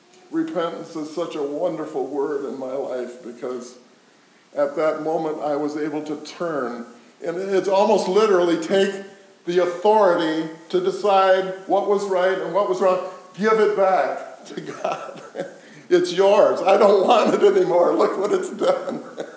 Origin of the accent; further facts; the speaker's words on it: Rockford, Illinois, United States; In Rockford, Illinois.